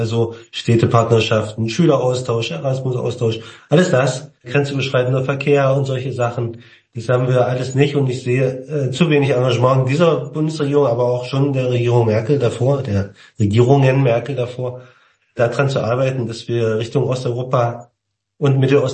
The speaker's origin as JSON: {"language": "German", "region": "East Germany", "country": "Germany", "tie": "born or raised there", "said": "ich bin also in der DDR aufgewachsen."}